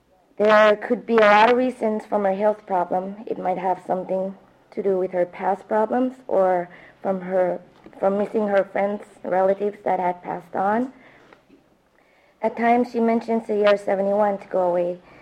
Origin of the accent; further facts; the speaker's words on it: Point Barrow, Alaska, United States; I'm from Point Barrow, Alaska. I was born and raised in Point Barrow. I'm a full-blooded Inupiaq from the farthest north of Alaska.